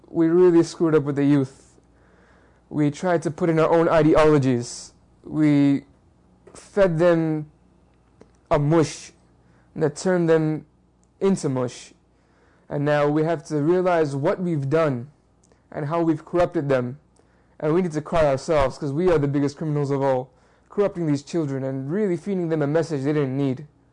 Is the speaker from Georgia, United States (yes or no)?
no; New York City, New York, United States; also born or lived in Bangladesh / Texas; I was born in Bangladesh. I grew up in New York, and I grew my teenage years. I spent them in Texas.